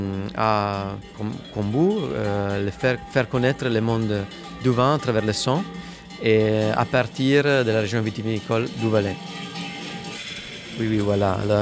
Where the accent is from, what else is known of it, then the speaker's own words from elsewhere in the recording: Italy; French is a second language; je viens d'Italie avec mon collègue français